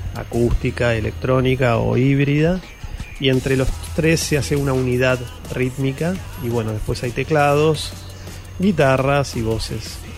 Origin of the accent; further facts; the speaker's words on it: Buenos Aires, Argentina; yo soy músico y productor de la ciudad de Buenos Aires.